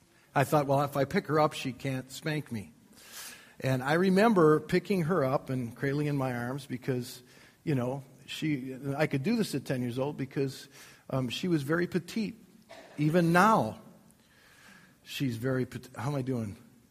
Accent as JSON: {"language": "English", "town": "Kenosha", "region": "Wisconsin", "country": "United States", "tie": "born or raised there", "said": "And I grew up in Kenosha, Wisconsin."}